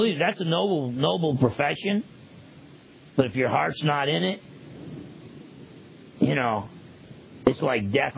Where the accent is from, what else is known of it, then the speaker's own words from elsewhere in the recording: New Jersey, United States; I was born in Jersey, raised in Jersey, had a really good father